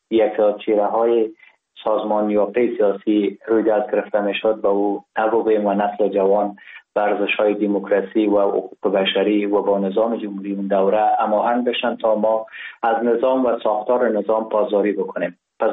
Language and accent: Persian; Ghazni, Afghanistan; born or raised there; also born or lived in Kabul